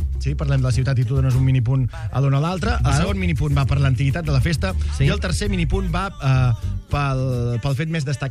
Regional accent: Catalonia, Spain; Bueno, que es facin un petó, perquè som catalans.

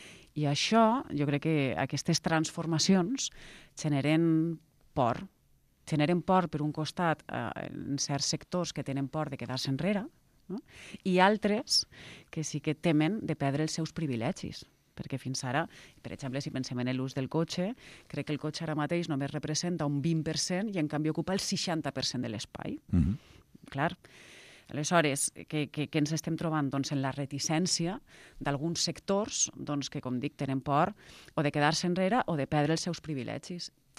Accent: Valencia, Valencian Community, Spain; now in Barcelona, Spain; vostès saben que jo vinc de València, jo quan vaig arribar a Barcelona va ser una ciutat que absolutament em va captivar

